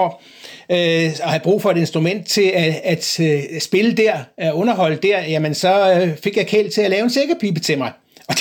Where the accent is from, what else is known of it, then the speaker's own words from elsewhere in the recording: Tommerup, Region of Southern Denmark, Denmark; now in Bornholm, Denmark; den kommer jo faktisk fra Fyn, hvor jeg kommer jo oprindeligt fra Tommerup, og boet der, selvom jeg har boet på Bornholm mange år.